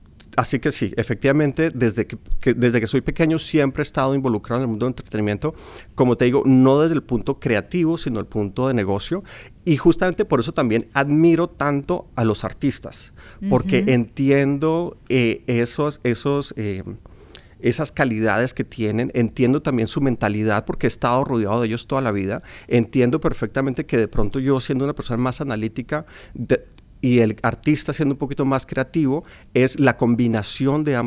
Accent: Colombia; yo como colombiano, veo todos los artistas, todo lo que está ocurriendo en Medellín

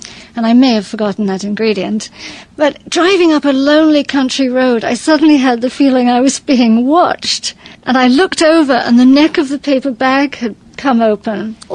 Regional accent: England, United Kingdom; now in Maryland, United States; No, I'm English originally, but I moved to Maryland.

